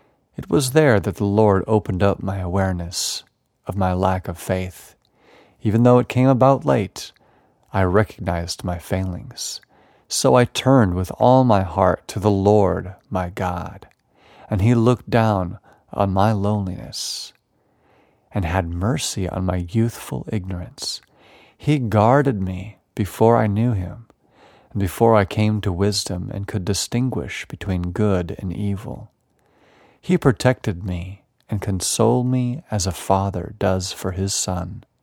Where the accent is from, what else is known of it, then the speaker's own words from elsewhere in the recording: Ireland; had to look up some American slang so I could feel like I could relate to you, being as I am from the Green Island.